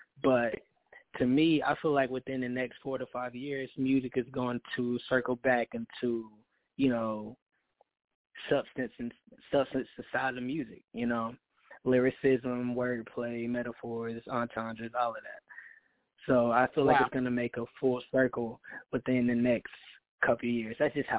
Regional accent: Dallas, North Carolina, United States; I am from Dallas, North Carolina, born and raised.

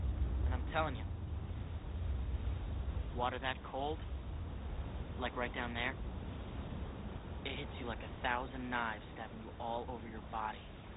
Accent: Chippewa Falls, Wisconsin, United States; I grew up there near Chippewa Falls. I remember when I was a kid, me and my father, we went ice fishing out on Lake Wissota.

